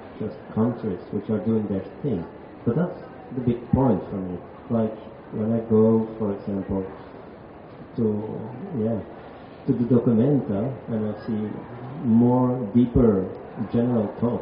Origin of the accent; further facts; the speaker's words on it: Belgium; For example, I'm from Belgium, and in Belgium, this story is a very little group who decide.